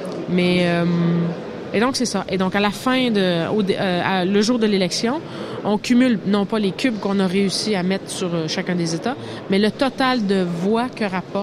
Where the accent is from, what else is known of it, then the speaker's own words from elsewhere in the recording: Canada; parce que ça n'a rien à voir avec la façon dont ça se fait chez nous au Canada.